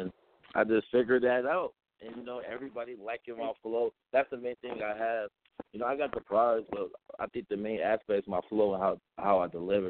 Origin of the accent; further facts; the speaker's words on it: New York, United States; now in Des Moines, United States; I'm out here, you know, in Des Moines right now. I'm from New York, though, representing.